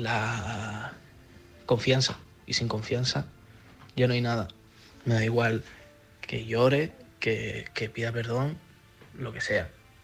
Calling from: Canary Islands, Spain; corresponsal de Lanzarote.

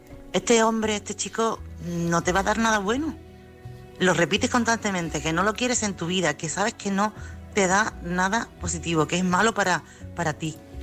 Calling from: Chiclana, Andalusia, Spain; Buenas noches … corresponsal de Chiclana.

